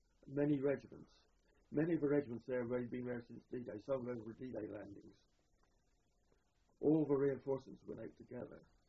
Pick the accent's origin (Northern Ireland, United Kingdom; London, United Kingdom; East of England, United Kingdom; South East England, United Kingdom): South East England, United Kingdom; Eastleigh; And once again, that was only, 10 miles from Eastleigh, my hometown.